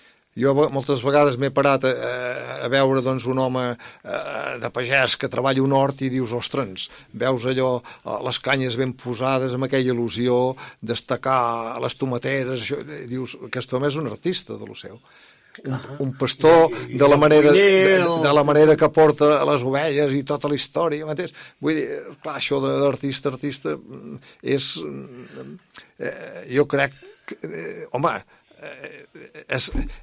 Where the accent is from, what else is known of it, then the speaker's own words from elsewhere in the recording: Cornellà de Terri, Catalonia, Spain; born there; jo vaig néixer a Cornellà de Terra i però soc del món